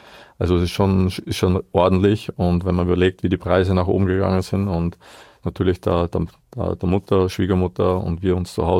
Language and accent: German; Burgenland, Austria; ich war ja noch so verrückt bei uns im Burgenland, weil wir ja langgezogen sind.